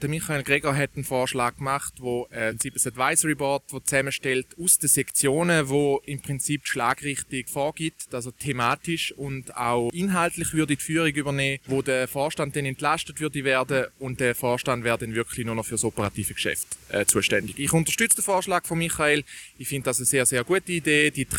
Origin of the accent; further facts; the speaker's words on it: Switzerland; Als Schweizer, muss ich sagen, fühle ich mich mit dem Wahlergebnis einigermaßen wohl.